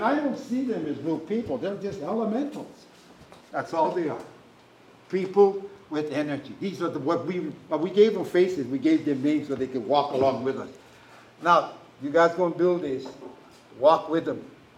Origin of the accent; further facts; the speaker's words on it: Hawaii, United States; born there; I was born on Oahu, but now I'm living here.